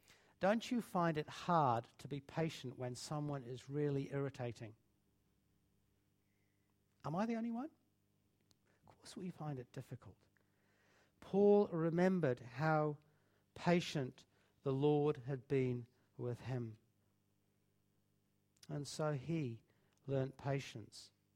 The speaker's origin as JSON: {"language": "English", "region": "England", "country": "United Kingdom", "tie": "born or raised there", "said": "When I grew up in England, we were brought up that you didn't talk about your feelings"}